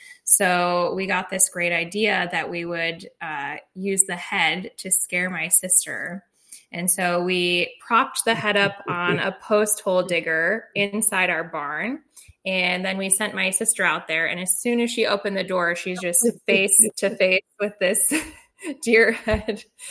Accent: Michigan, United States; When I was younger, I grew up in Michigan. The story is also set in Michigan.

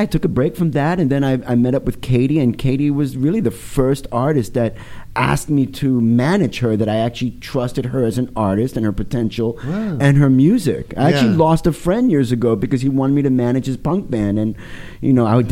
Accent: Queens, New York, United States; I was born in Queens, and we actually met in Brooklyn, because I'm the king of Kings County.

